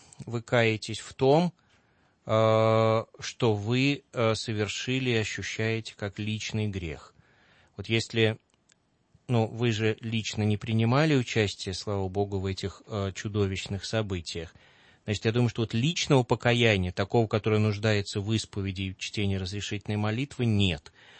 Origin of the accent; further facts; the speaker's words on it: Moscow, Russia; вот я москвич, коренной москвич